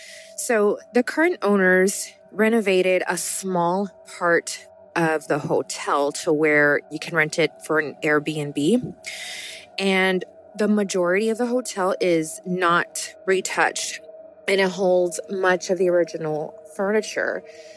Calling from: Karnes City, Texas, United States; I'm calling from Karnes City, Texas.

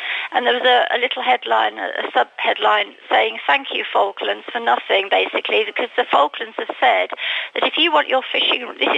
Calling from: Alicante, Valencian Community, Spain; Yeah, morning. … Alicante.

